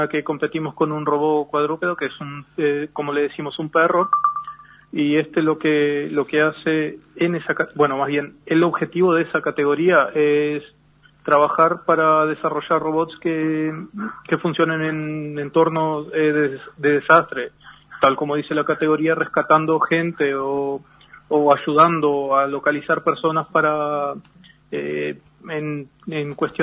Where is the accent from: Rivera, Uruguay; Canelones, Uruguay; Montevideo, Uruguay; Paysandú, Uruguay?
Rivera, Uruguay; específicamente yo sí soy de acá de Rivera, soy estudiante en el ITR, el Instituto Regional, que justamente está acá en Rivera